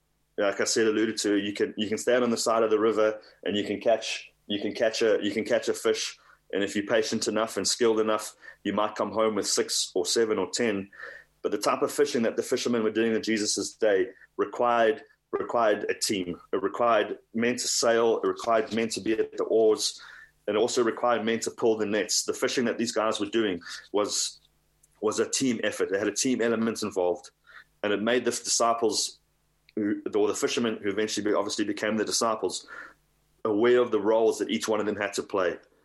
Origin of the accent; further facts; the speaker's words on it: South Africa; now in Scotland, United Kingdom; I'm a South African preaching to Scots